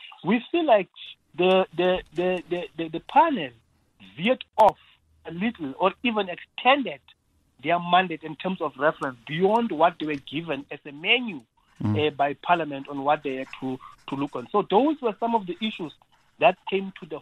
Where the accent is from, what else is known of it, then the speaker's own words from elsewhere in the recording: South Africa; I ought to be worried as a South African